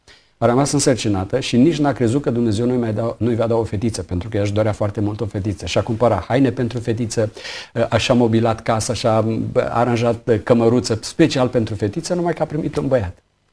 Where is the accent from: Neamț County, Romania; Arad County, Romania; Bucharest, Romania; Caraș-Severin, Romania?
Neamț County, Romania; Roman; după masă am fost la biserica unde am crescut eu, la Roman